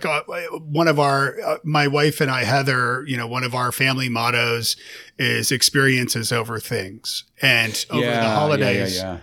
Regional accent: Canada; also born or lived in Toronto; now in Nashville, United States; as a Canadian, I went to Ireland in 96, but then I went back in 98 and met my wife there who's from Tennessee, which is how I live in Nashville now. So we lived in Toronto for 7 years

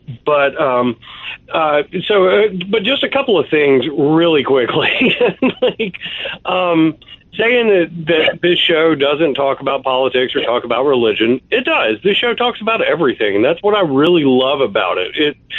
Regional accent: Birmingham, Alabama, United States; I grew up outside of Birmingham, Alabama

